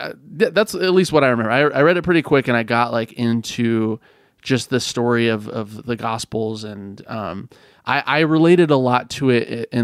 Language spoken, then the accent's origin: English; California, United States; again, I grew up in Northern California. Like that was like just my frame of reference.